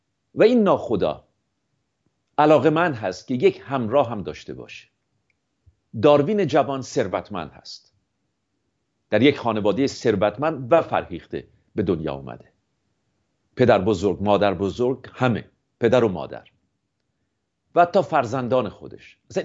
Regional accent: Shiraz, Fars, Iran; born there; همه ما لر هستیم. من که در شیراز به دنیا اومدم

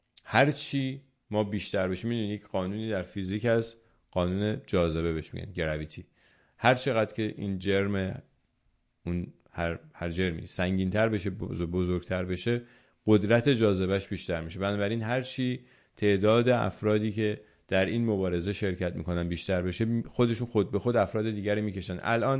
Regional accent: Iran; ما ایرانی هستیم و برای ایران بعد از جمهوری اسلامی بگذاریم.

